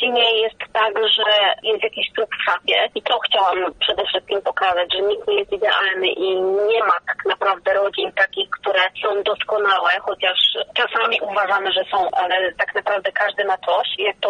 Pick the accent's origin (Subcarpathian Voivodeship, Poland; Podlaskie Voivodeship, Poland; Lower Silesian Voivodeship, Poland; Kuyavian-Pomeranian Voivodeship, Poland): Lower Silesian Voivodeship, Poland; ja pochodzę ze Śląska, ale z Dolnego Śląska, tam para niestety zanikła, ale gdzieś ten język śląski był zawsze w moim otoczeniu.